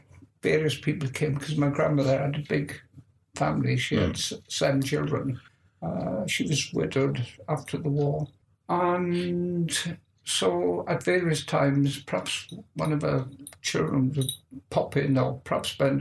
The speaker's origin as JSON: {"language": "English", "region": "Wales", "country": "United Kingdom", "tie": "born there", "said": "I was born in South Wales in the South Wales Valleys, 1949."}